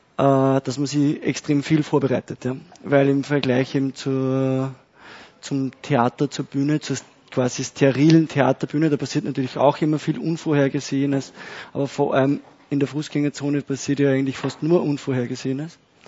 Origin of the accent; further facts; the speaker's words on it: Upper Austria, Austria; accent: Mühlviertel dialect; weil ich habe eh so einen Mühlviertler Dialekt.